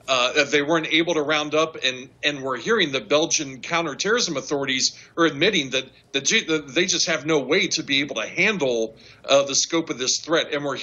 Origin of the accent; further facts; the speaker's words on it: Columbus, Ohio, United States; we saw it with the attack in my hometown of Columbus just last month